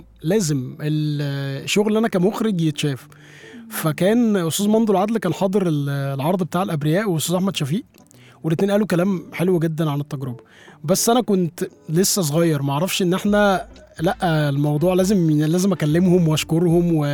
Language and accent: Arabic; Shibin El Kom, Monufia Governorate, Egypt; now in Cairo, Egypt; ده كان جاري في شبين في المنوفيه